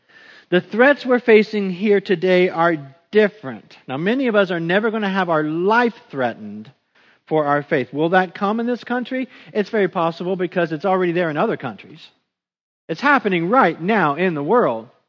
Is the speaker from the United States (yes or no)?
yes; United States; And look, I'm an American.